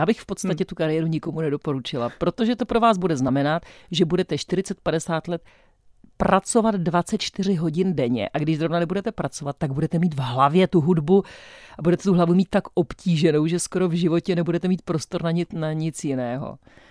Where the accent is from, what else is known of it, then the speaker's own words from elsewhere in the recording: Slovakia; Jako my Slováci